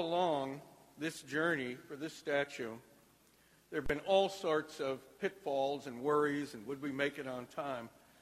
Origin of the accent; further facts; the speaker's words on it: Iowa, United States; we're from Iowa, so we don't think it's better than Sarah Winnemucca